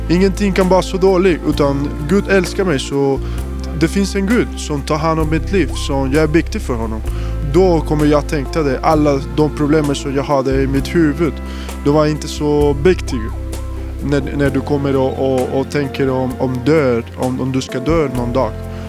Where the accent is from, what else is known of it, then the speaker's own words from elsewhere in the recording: Colombia; Swedish is a second language; Jag är från Colombia. Jag hade inte varit kristna hela mitt liv, utan jag var ateister.